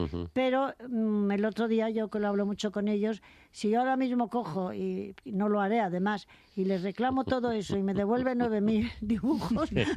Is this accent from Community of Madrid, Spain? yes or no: yes; Madrid, Community of Madrid, Spain; yo que soy madrileña, conocí Madrid por él